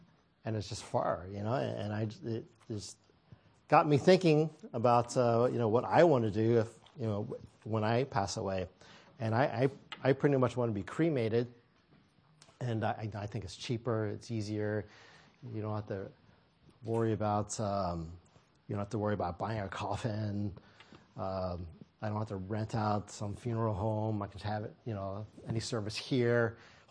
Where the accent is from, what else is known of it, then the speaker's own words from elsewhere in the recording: St. Louis, Missouri, United States; I grew up in St. Louis, Missouri.